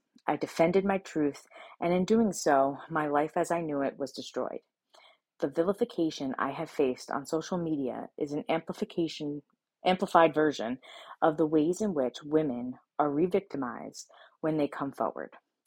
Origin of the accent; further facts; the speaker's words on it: United States; I have the right to, as an American, to talk about what happened to me, to my own truth and my story.